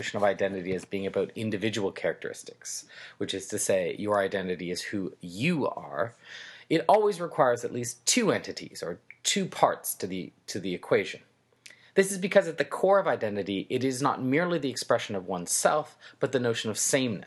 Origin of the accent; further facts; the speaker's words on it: Canada; things that I like because I'm Canadian